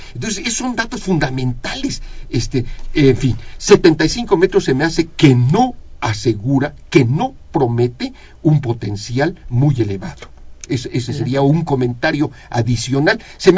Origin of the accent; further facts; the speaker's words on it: Mexico; como mexicanos tenemos que conocer sus ríos, sus montañas